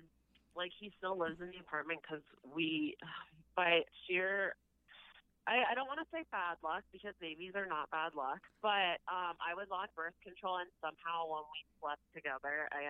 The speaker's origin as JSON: {"language": "English", "town": "London", "region": "Ontario", "country": "Canada", "said": "I'm from London, Ontario."}